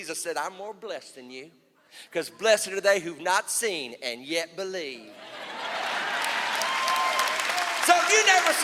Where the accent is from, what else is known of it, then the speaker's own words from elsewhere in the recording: Texas, United States; Well, I'm from Texas, and I had never been through a tornado before, and I was on my houseboat.